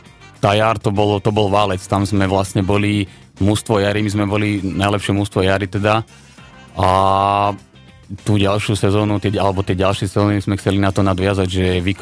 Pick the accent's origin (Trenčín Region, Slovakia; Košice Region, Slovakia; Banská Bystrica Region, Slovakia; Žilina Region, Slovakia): Žilina Region, Slovakia; Ja som rodák z Oravy